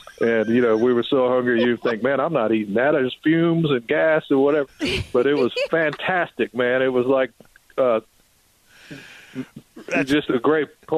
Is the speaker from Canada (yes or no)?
no; Mississippi, United States; I'm from Mississippi, South Mississippi, and my grandmother on my mom's side, they were a lot of Louisiana people on that side of the family, New Orleans